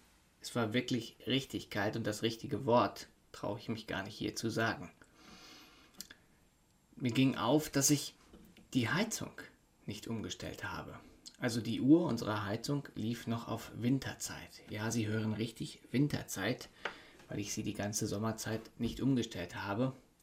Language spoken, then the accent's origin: German; North Rhine-Westphalia, Germany; now in Cologne, Germany; Im Sauerland, wo ich herkomme, sagt man dazu, es ist so richtig uselig.